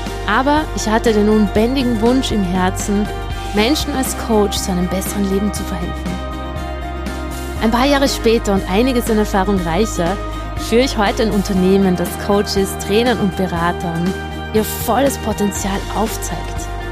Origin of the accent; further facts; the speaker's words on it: Austria; Ich komme ja aus Österreich